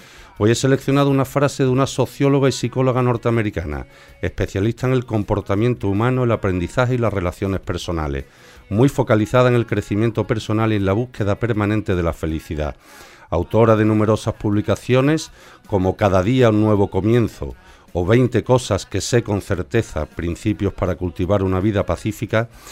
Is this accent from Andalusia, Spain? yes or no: yes; Jerez, Andalusia, Spain; yo vengo de Jerez y allí hay 2 campos y están haciendo el tercero.